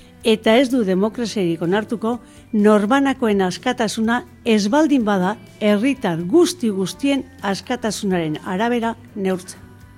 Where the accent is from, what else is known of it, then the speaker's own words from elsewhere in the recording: Basque Country, Spain; Emakume euskalduna naizen aldetik, pentsatzen dut oraindik ez dugula formulatu era egokian feminismo horrek estaturik gabeko nazioek behar duten errekonozimendua.